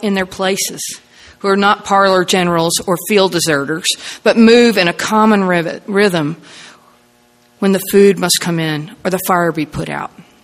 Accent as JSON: {"language": "English", "region": "South Carolina", "country": "United States", "said": "And I'm from South Carolina, so if you all feel like wooing at any point, that will help me."}